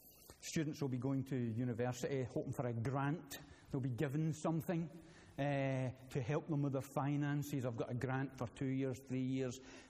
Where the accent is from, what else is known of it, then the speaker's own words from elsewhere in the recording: Scotland, United Kingdom; I must confess, as a Scotsman watching all of this.